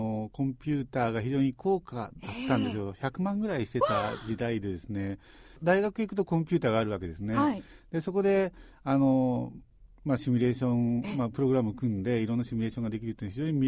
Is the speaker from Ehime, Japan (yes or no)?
yes; Saijo, Ehime, Japan; 西条高校出身です、地元です。